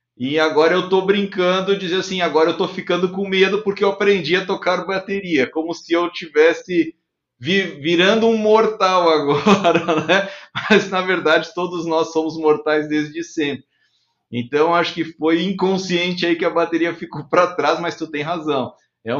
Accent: Rio Grande do Sul, Brazil; eu trabalhava no serviço técnico no Rio Grande do Sul, como bom gaúcho, atendia vários clientes lá em Porto Alegre

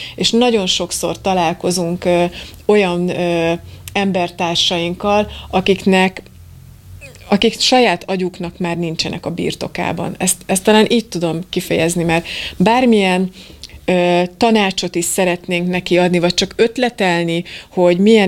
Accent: Hungary; nem vagyok pesti, bocsánat, tápos vidéki vagyok

